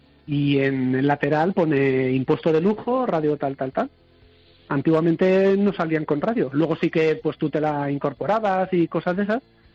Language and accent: Spanish; Valencia, Valencian Community, Spain; Yo soy de Valencia.